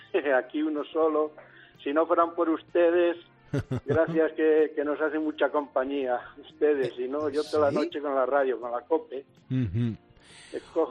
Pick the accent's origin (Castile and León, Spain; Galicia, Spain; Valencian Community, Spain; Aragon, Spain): Castile and León, Spain; Mombuey; Yo soy de Sanabria, de allí, que usted lo conoce, ¿a que sí?